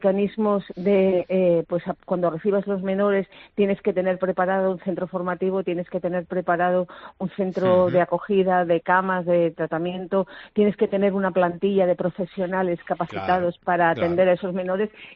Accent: Canary Islands, Spain; que a mí, como canaria, ni me va ni me viene

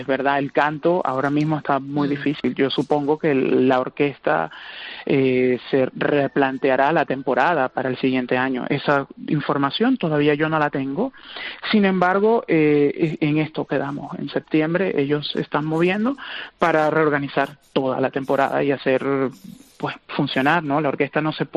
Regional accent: Venezuela; now in Spain; En mi caso, yo me vine desde Venezuela.

